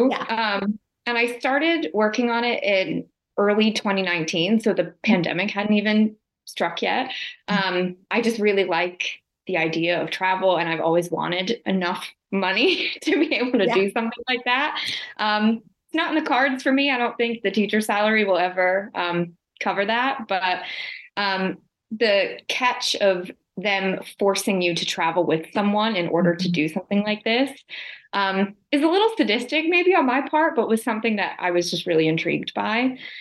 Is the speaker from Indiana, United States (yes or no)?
no; Baltimore, Maryland, United States; now in London, United Kingdom; My pronouns are she, her. I grew up in Baltimore in the U.S., but I currently live in East London.